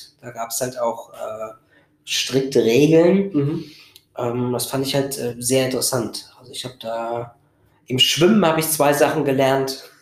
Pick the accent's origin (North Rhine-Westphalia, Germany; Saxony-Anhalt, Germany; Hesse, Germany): Saxony-Anhalt, Germany; Magdeburg; Ich komme aus Magdeburg, genau.